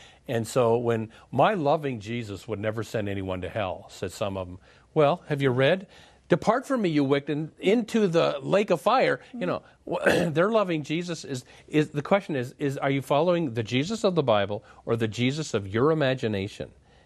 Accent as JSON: {"language": "English", "town": "Minneapolis", "region": "Minnesota", "country": "United States", "said": "I'm from Minneapolis."}